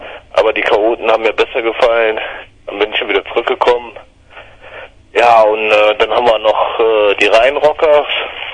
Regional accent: Cologne, North Rhine-Westphalia, Germany; Ich bin Kölner und ich finde

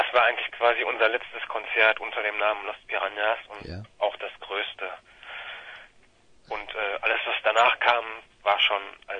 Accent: Essen, North Rhine-Westphalia, Germany; Also ich komme aus Essen

